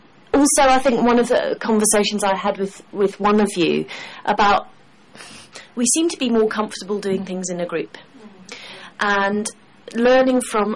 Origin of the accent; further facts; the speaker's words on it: United Kingdom; Of course, being British, I can't actually cope with being publicly praised at all